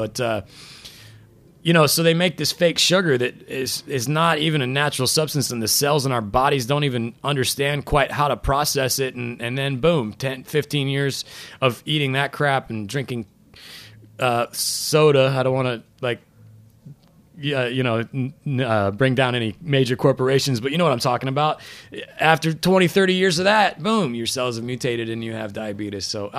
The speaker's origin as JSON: {"language": "English", "region": "Midwest", "country": "United States", "said": "I mean, I'm from the Midwest, so, you know, and once again, it's not just a Midwestern thing."}